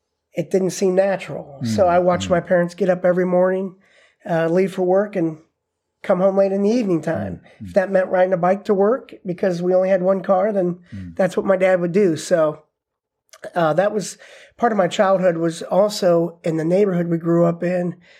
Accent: Mansfield, Ohio, United States; Well, I'll tell you, Mansfield in the 70s and 80s was a booming, hustling town of commerce. We had the train station.

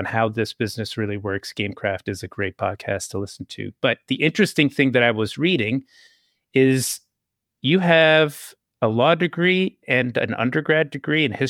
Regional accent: New York, United States; Now, I grew up in New York and Pelé played for the Cosmos.

